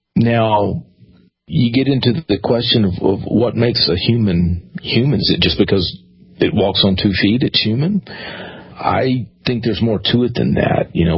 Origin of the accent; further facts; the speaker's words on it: Texas, United States; growing up in Texas and, you know, speaking for myself and others, you don't shoot anything on two legs.